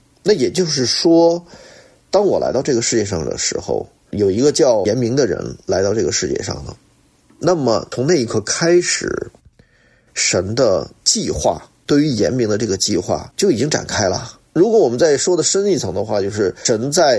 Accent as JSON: {"language": "Chinese", "region": "Beijing", "country": "China", "tie": "born or raised there", "said": "那有一天应该是在我四十几岁的时候，我回到北京我的家乡。我还记得那天我自己一个人走到了我当时出生的那一个医院"}